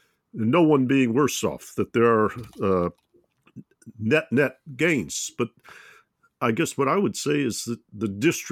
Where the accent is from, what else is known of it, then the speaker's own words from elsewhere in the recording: Detroit, Michigan, United States; that I'm from Detroit, Michigan